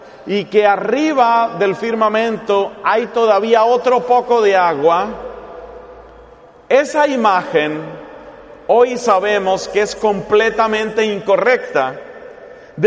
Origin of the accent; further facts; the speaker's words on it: Colombia; en mi país, Colombia